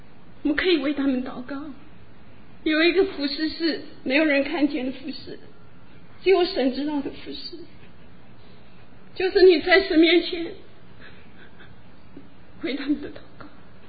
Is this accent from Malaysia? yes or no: no; China; 我说一个跟中国毫无相干的人都这么爱我们中国人，何况我们自己